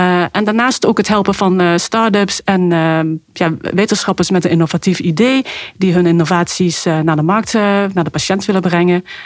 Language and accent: Dutch; Helmond, North Brabant, Netherlands; also born or lived in Zhejiang, China; Dus mijn jeugdjaar heb ik doorgebracht in Helmond.